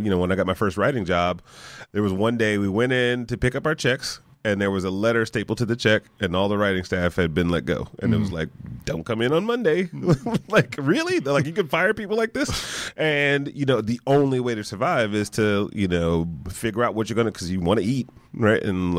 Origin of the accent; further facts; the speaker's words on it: Detroit, Michigan, United States; Cause I grew up in Detroit and you know, my first job out of college, I worked at Chrysler